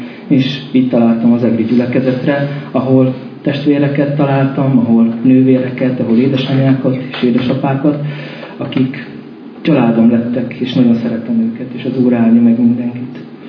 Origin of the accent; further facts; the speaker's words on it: Zakarpattia Oblast, Ukraine; moved away as an adult; now in Hungary; Én 37 éves vagyok, Kárpátalján születtem Ukrajnába